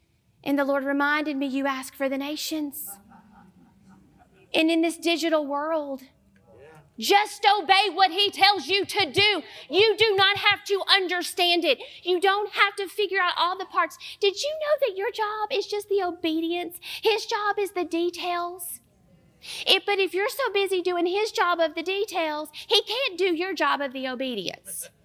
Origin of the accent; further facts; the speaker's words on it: the South, United States; accent: southern; Because some of these nations, I wonder how they understand my southern accent.